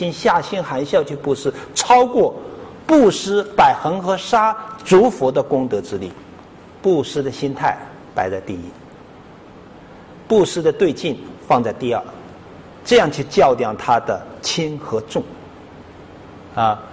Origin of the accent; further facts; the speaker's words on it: China; 就像好像我们大陆那边原来很崇拜伟大领袖